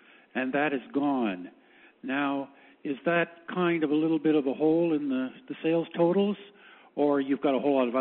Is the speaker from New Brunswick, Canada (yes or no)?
no; Burlington, Ontario, Canada; from Burlington.